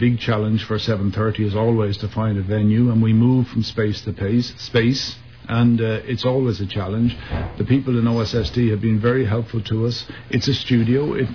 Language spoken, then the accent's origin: English; Ireland; Those of us from Ireland, of course, don't agree with that.